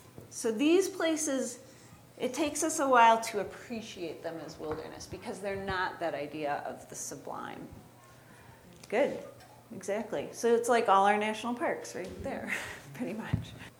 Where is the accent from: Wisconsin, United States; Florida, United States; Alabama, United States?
Wisconsin, United States; I grew up in Wisconsin and they've just passed some anti-union legislation.